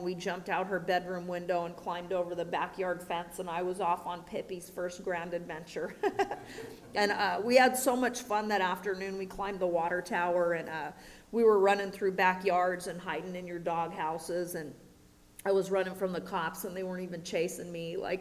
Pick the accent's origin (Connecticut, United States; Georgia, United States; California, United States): California, United States; Manhattan Beach; And I was raised in Manhattan Beach. It's a little upper middle class beach community that way, a little way.